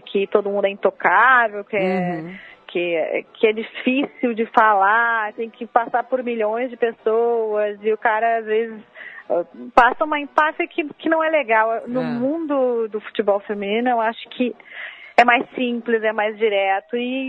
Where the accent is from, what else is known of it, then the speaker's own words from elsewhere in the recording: Porto Alegre, Rio Grande do Sul, Brazil; accent: gaúcho; moved away as an adult; now in Rio de Janeiro, Brazil; Gaúcha, sim. Me mudei há 7 anos para o Rio de Janeiro para trabalhar aqui com jornalismo esportivo também.